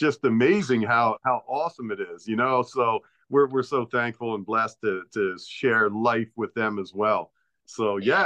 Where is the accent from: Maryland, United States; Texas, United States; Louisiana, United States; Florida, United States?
Maryland, United States; Baltimore; I like I said, I grew up in Baltimore.